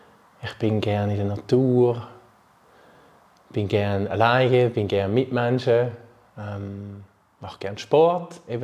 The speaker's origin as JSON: {"language": "German", "town": "Rapperswil-Jona", "region": "St. Gallen", "country": "Switzerland", "tie": "born or raised there", "said": "ich bin in Rapperswil-Jona aufgewachsen"}